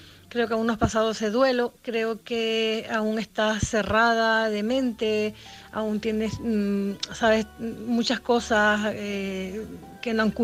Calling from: Canary Islands, Spain; de Tenerife.

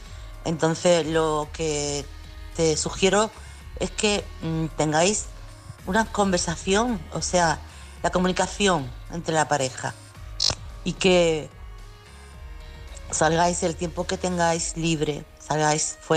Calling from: Chiclana, Andalusia, Spain; corresponsal de Chiclana.

